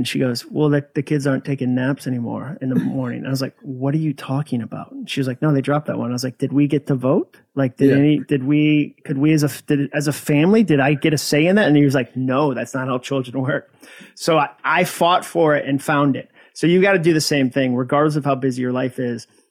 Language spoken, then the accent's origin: English; New England, United States; I don't know which state, but I'm from New England too.